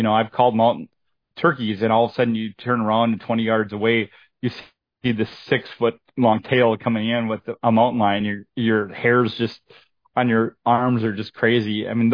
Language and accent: English; Minnesota, United States; I come from Minnesota, but don't hold that against me.